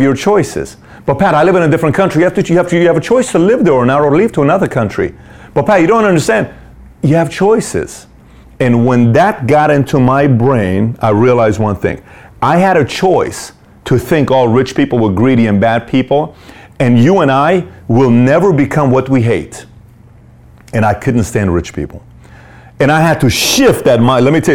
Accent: Tehran, Tehran Province, Iran; now in United States; when we grew up in Tehran, Iran. We were in low-income families, so I've never lived in a house.

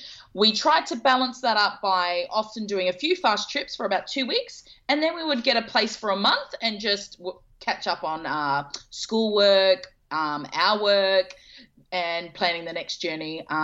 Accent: Perth, Western Australia, Australia; now in Melbourne, Australia; So I'm originally from Perth, but I came to visit my parents in Melbourne, and I'm actually still here in Melbourne.

